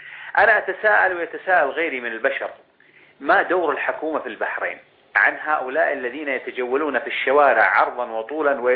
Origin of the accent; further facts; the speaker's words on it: Saudi Arabia; احنا كمواطنين سعوديين